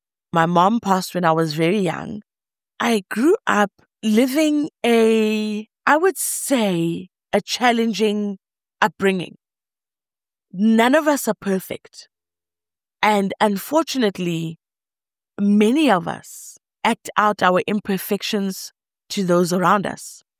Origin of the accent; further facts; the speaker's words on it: Soweto, Gauteng, South Africa; I grew up in Soweto. My parents were what you would call in Soweto's level, Soweto black level middle class.